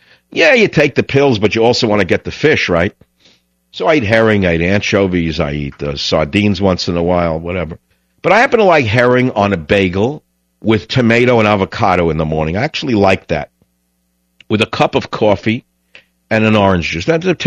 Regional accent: New York, United States; Remember, I grew up in New York where one deli man in one appetizing store on Long Island could serve 43 people in about 14 minutes.

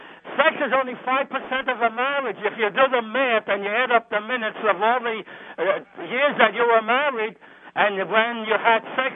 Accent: New York, United States; born there; I was born in New York. I'll die in New York.

